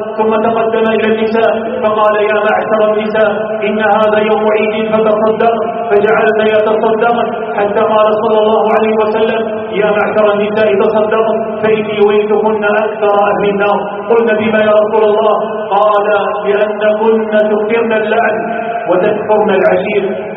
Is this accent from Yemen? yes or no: no; Algeria